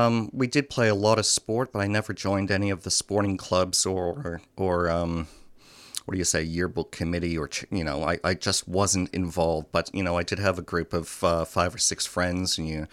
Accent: Ontario, Canada; I was born and raised in Canada in a town about the size of Geelong, about an hour south of Toronto.

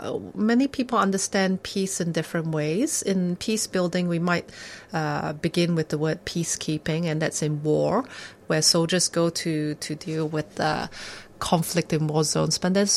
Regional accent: Malaysia; Well, I am a Malaysian by birth.

